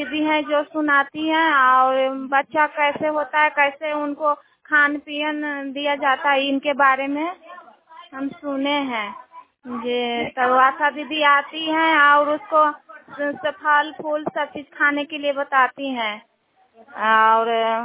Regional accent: Mahua Tar, India; मैं महुआ तर की रहने वाली हूँ, नगर नौसा महुआ तर।

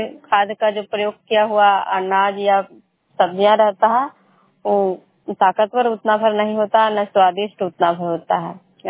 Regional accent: Bihar, India; नालंदा जिला नगर नवसा प्रखंड के निवासी हूँ।

